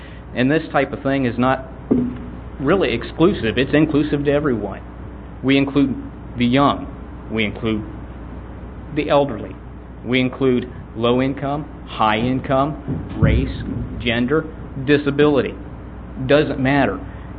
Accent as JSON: {"language": "English", "town": "Houston", "region": "Texas", "country": "United States", "said": "from Houston"}